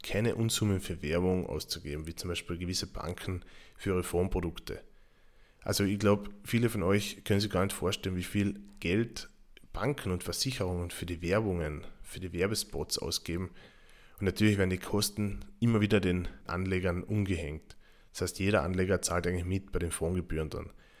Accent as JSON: {"language": "German", "region": "Carinthia", "country": "Austria", "said": "Ich als Kärntner tue mir halt relativ schwer, den Namen On360 auszusprechen."}